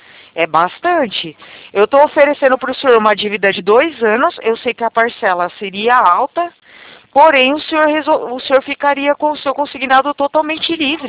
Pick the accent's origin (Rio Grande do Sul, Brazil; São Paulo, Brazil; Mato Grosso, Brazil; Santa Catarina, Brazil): São Paulo, Brazil; sou de São Paulo.